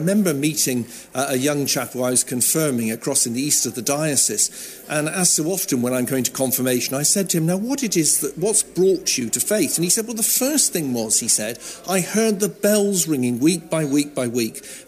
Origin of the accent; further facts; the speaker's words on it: South West England, United Kingdom; I was brought up down in Wiltshire